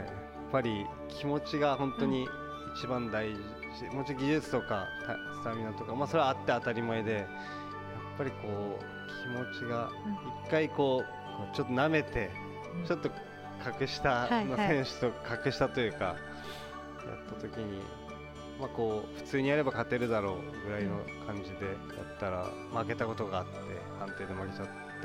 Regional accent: Iwaki, Fukushima, Japan; now in Tokyo, Japan; でもやっぱ地元がいわきでキックボクシングジムもないし

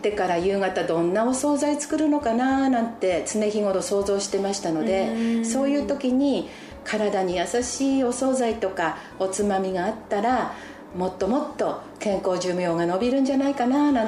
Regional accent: Aizumisato, Fukushima, Japan; 会津三里町出身ですので私、菜種湯栽培盛んなんですね。

